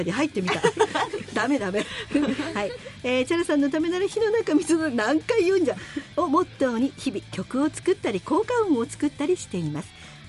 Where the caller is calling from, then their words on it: Utsunomiya, Tochigi, Japan; 生まれ育ちは宇都宮ですが、今東京都板橋区に住んでいます。東上線では成増駅が近いですね。